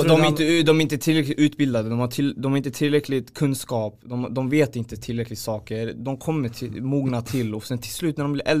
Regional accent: Iran; now in Sweden; Hellre Sverige än fucking... Iran. Chicago, eller fucking mitt hemland, Iran alltså.

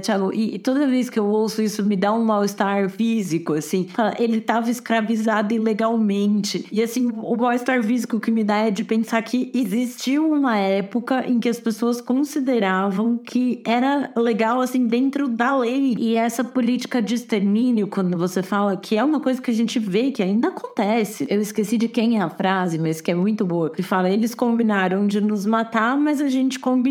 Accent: Campinas, São Paulo, Brazil; Lá em Campinas, que é de onde eu sou

